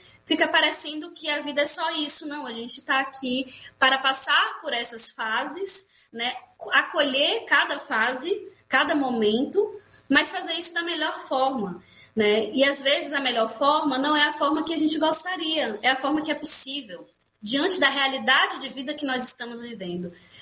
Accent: Northeast Region, Brazil; aqui, especialmente no Nordeste, né? Nós que somos nordestinos

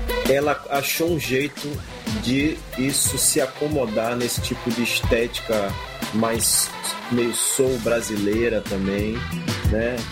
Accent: Salvador, Bahia, Brazil; accent: Salvador; tem essa malemolência do nosso sotaque soteropolitano.

